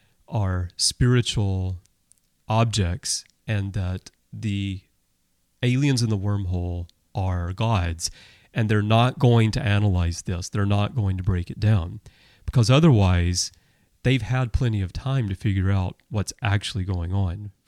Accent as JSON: {"language": "English", "region": "Alabama", "country": "United States", "tie": "born or raised there", "said": "And I was raised in the Baptist church in Alabama."}